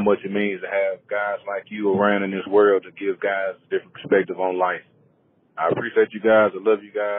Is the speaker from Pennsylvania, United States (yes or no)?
no; Jackson, Tennessee, United States; I'm from Jackson, Tennessee, about an hour outside of Memphis.